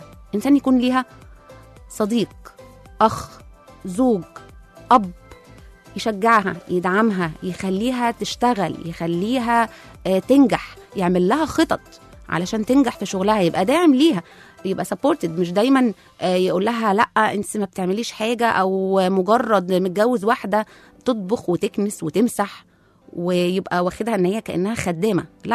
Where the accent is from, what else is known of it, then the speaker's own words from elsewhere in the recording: Egypt; ومش احنا بس اللي شفناه كمصريين ده بلاد تانية كمان